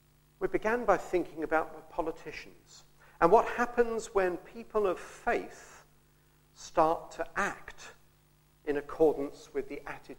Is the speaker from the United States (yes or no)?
no; England, United Kingdom; I'm English.